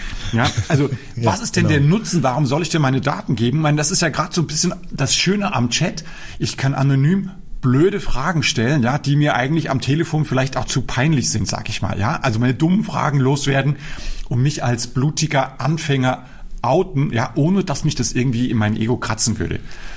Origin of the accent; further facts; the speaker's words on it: Upper Austria, Austria; wir kommen alle aus Oberösterreich